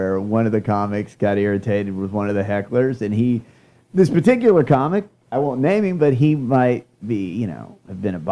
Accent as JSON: {"language": "English", "region": "Florida", "country": "United States", "tie": "born or raised there", "said": "I grew up in Florida. There's snakes everywhere."}